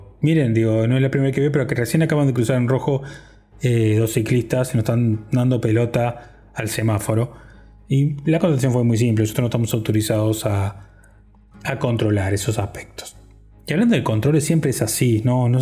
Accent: Uruguay; algunas cositas que me molestan como todo uruguayo

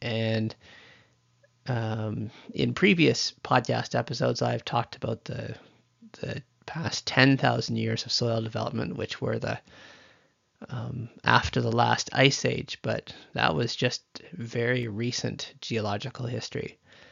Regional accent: Ontario, Canada; So I'll never forget when I first arrived in the prairies. I grew up in Ontario and I had been moving out to do my master's

